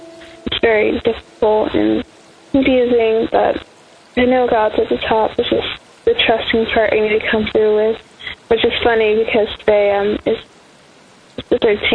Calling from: California, United States; Hi, Daily Audio Bible Family. I'm calling again from California.

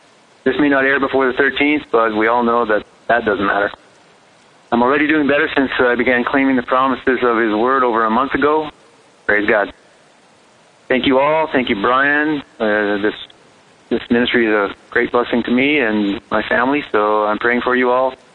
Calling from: Winnipeg, Manitoba, Canada; I'm from Winnipeg, Canada, and I've been listening for about 2.5 years now

